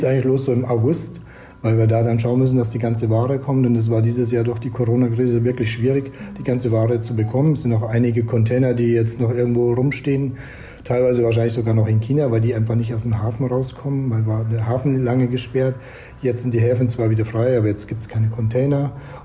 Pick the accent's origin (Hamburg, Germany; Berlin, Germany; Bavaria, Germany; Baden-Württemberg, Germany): Bavaria, Germany; Bad Tölz; Mein Papa, wir sind Amerikaner, meine Mama ist Deutsch. Ich bin in Bad Tölz aufgewachsen, bei der Kaserne.